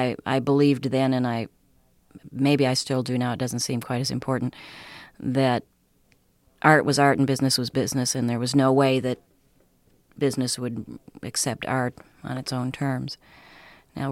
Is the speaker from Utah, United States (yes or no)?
no; Wisconsin, United States; I consider myself a pretty hip person, not because I came from Wisconsin, but I mean, when I lived there, I thought I was real liberal and hip